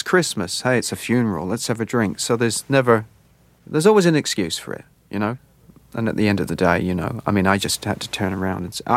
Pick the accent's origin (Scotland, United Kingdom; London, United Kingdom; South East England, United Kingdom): London, United Kingdom; when I was growing up in South London, yeah, I used to talk like